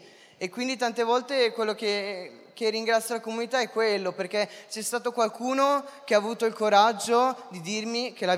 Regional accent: Cesenatico, Emilia-Romagna, Italy; io poi sono di Cesenatico, quindi sono al mare

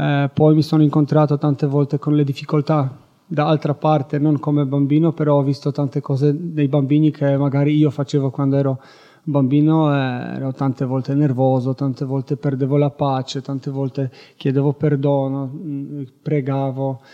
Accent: Poland; Italian is a second language; sono polacco, vengo dalla Polonia, ho 36 anni

